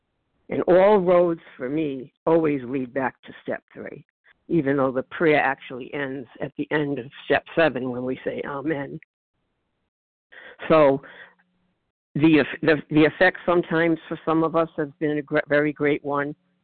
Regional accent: Rhode Island, United States; I'm from Rhode Island

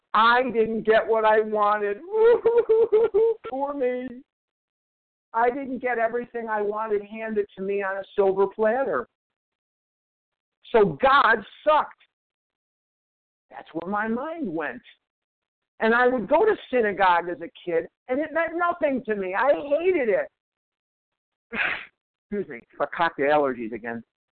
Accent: Chicago, Illinois, United States; I'm from Chicago.

